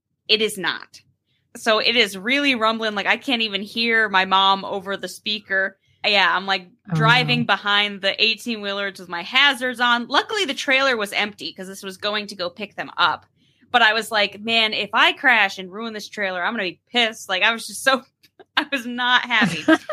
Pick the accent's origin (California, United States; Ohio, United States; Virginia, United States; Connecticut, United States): Connecticut, United States; when I grew up in Connecticut